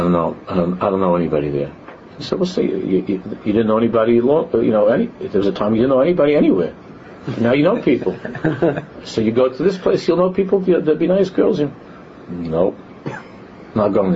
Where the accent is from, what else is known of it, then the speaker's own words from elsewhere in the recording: New York City, New York, United States; I'm from Queens, she's from Brooklyn.